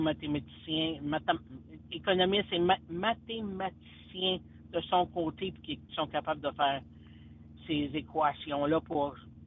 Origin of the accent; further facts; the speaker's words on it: Quebec, Canada; born there; Je suis venue au monde dans le nord du Québec et j'ai pas l'intention de devenir américaine.